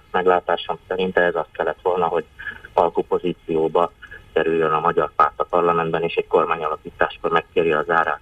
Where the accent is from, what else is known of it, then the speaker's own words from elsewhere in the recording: Southern Slovakia, Slovakia; igazából felvidéki magyarként azt várjuk, azt reméljük, hogy a Magyarországgal való kapcsolatok javulni fognak